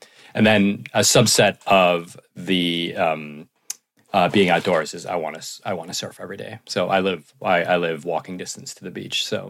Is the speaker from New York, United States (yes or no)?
yes; New York City, New York, United States; Well, I grew up in New York City, so I know that.